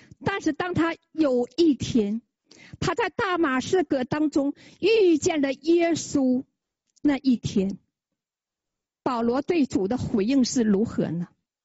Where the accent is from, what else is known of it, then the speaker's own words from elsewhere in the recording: China; now in Canada; 当我们从中国来到加拿大，我们是不是付上了很多很多的代价呀？